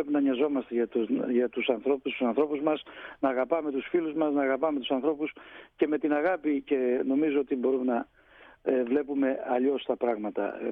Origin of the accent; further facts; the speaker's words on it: Avdou, Crete, Greece; Βρίσκομαι στην Κρήτη, συγκεκριμένα είμαι στο χωριό μου του Αυδού